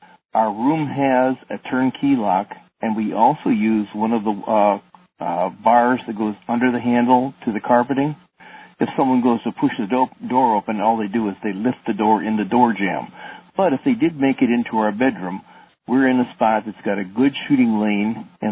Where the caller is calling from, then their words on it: Pottstown, Pennsylvania, United States; Pottstown, Pennsylvania.